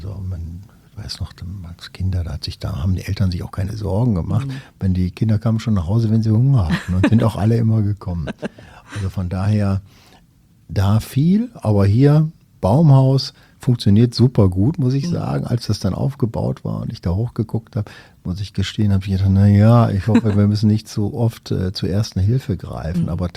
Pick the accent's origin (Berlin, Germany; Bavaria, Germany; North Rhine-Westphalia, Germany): North Rhine-Westphalia, Germany; Oberhausen; ich bin relativ im Grünen groß geworden, zwar in einer Großstadt in Oberhausen, aber direkt neben einem Wald gewohnt, den sogenannten Dunkelschlag.